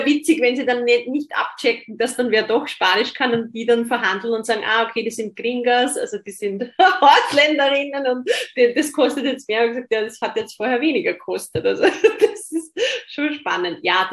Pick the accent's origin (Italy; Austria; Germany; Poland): Austria; Und ich bin Österreicherin und sie ist Italienerin